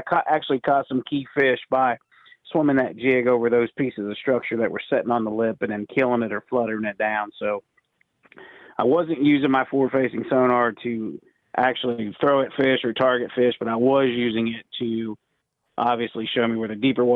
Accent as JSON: {"language": "English", "country": "United States", "tie": "born or raised there", "said": "it sets up to me like basically where I grew up on the Ohio River."}